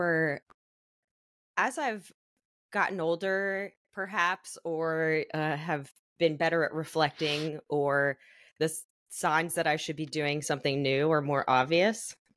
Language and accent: English; Columbus, Ohio, United States; now in Austin, United States; Yeah, I'm originally from Columbus, Ohio, born and raised.